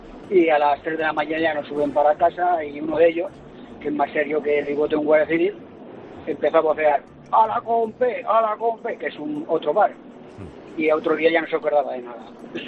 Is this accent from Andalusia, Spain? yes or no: no; El Toboso, Castilla-La Mancha, Spain; Yo soy del Toboso